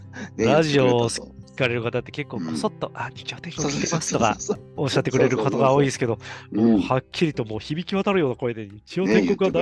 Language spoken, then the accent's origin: Japanese; Kyoto, Japan; 僕、京都出身なんで